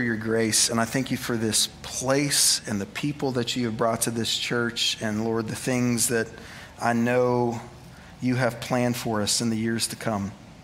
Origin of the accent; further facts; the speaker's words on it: Oklahoma, United States; I'm from Oklahoma. English is hard, okay?